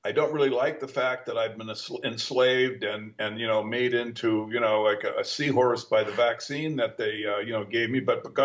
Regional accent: United States; It's all just my growing up in the United States and having been trained into belief in the dialectic.

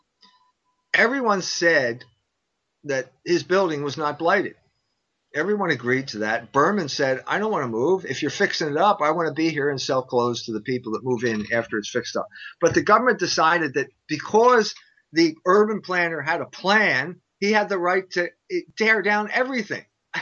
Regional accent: Philadelphia, Pennsylvania, United States; I grew up in Philadelphia, which is a Quaker, you know, founded by Quakers.

